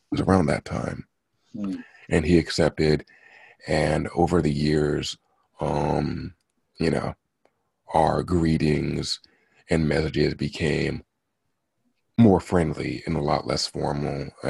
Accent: New Jersey, United States; also born or lived in Paterson; Just raised there. I was born specifically in Patterson.

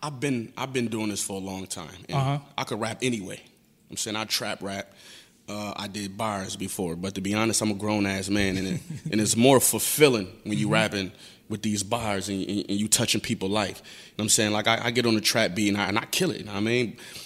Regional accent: Buffalo, New York, United States; I'm from Buffalo, New York. East Side Buffalo. You know what I'm saying? Upstate New York. It's dangerous cold up there.

